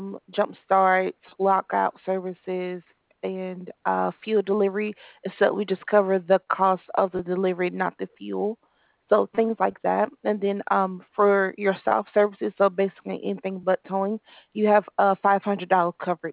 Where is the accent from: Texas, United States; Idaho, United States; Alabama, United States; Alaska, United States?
Alabama, United States; I'm from Alabama.